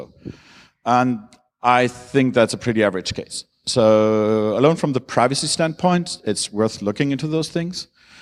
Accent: Germany; I'm from Germany. I'm used to some things called privacy, because we have laws about those things.

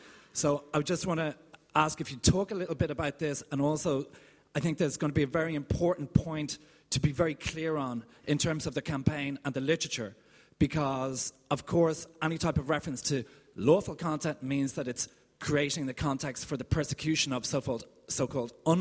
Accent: Ireland; I'm from Ireland.

